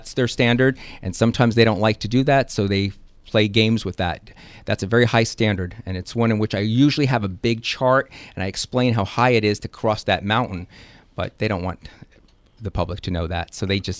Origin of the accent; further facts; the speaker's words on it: Brooklyn, New York, United States; Yeah, Italians from the East Coast